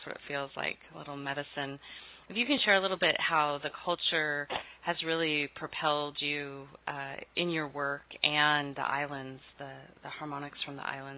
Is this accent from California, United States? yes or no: no; Hawaii, United States; born there; I was born in Hawaii, so I have a deep connection to the islands there.